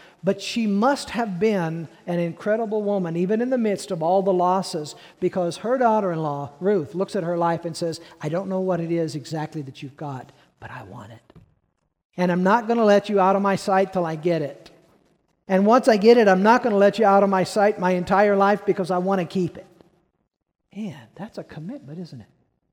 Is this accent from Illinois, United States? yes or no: yes; Peoria, Illinois, United States; I grew up in Peoria, but this was back when Peoria was Mayberry, right?